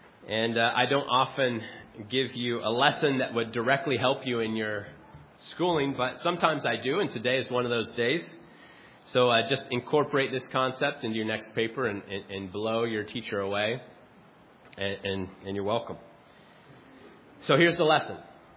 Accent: Phoenix, Arizona, United States; I grew up in Phoenix, which perhaps as a result, I'm very partial to the beauty of the Grand Canyon, which is in my state, of course.

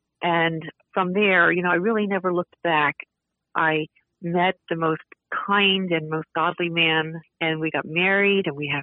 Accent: Wilmington, Delaware, United States; I grew up in the city of Wilmington, Delaware.

